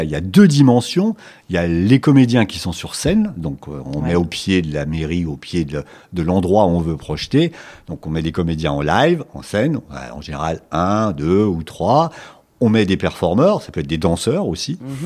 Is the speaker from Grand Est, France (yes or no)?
yes; Troyes, Grand Est, France; parce que moi je suis originaire donc, de Troyes, dans l'Aube. Donc j'ai démarré là-bas